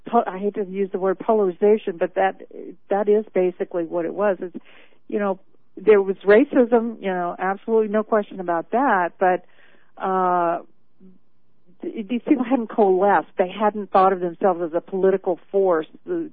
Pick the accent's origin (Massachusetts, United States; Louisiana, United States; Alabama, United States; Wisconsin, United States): Louisiana, United States; I grew up in South Louisiana, which is very Catholic.